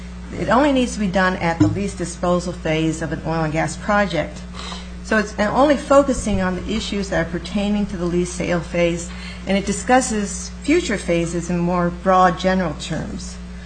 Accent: Juneau, Alaska, United States; I'm from Juneau, Alaska

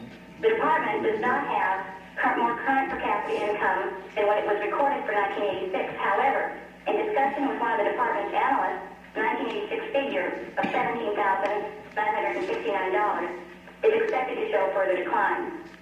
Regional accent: Cordova, Alaska, United States; I'm a lifelong resident of Alaska, born and raised in Cordova.

